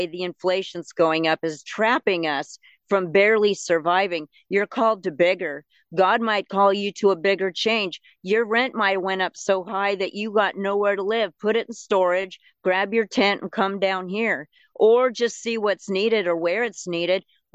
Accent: Spokane, Washington, United States; I'm from Spokane, Washington. How the heck did I end up at this border wall?

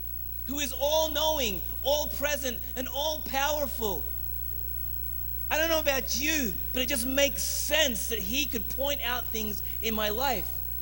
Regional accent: Australia; now in United States; I didn't know the tension. I came from Australia. I had pictures of my old youth group in my office, and all of the girls in my old youth group wore bikinis.

